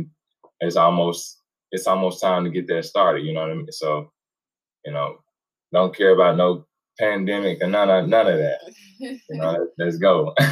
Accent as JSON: {"language": "English", "country": "United States", "tie": "born or raised there", "said": "Growing up in America, honestly, let's just be honest. This is a Western culture."}